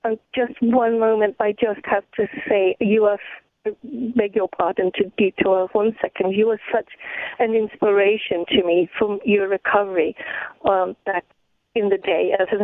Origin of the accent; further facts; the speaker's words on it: London, United Kingdom; born there; moved away; So I left. I was born in an industrial slum in London, and I left there when I was